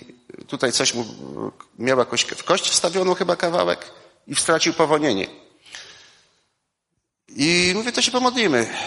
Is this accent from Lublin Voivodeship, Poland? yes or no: yes; Lublin, Lublin Voivodeship, Poland; Ja jestem rodowitym lublinianinem.